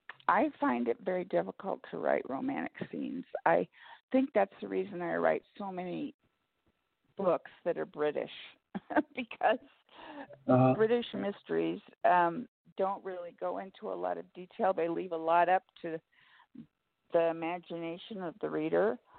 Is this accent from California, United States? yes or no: yes; California, United States; And I'm from Southern California and grew up there.